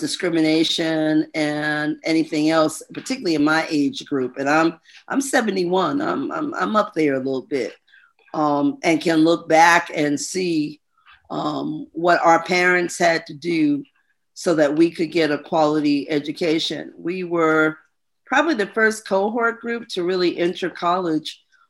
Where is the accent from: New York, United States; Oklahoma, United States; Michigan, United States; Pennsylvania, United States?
New York, United States; New York City; My roots, my homeland happens to be the Bronx, New York, New York City. I'm a New Yorker. I still identify with being a Bronx girl, a homie. We started out in the South Bronx, my mother, my father, and I.